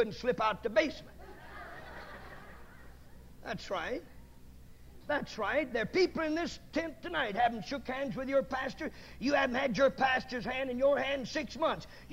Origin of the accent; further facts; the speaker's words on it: the South, United States; I'm a Southerner, born South, live in South, raised in South.